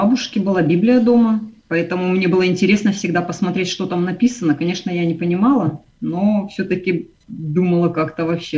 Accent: Perm, Perm Krai, Russia; Я из Перми.

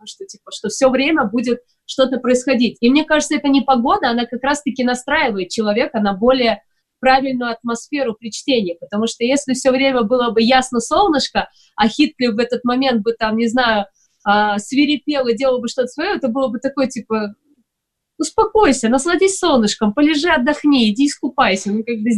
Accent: Uzbekistan; я как бы из Узбекистана, и у нас есть горы

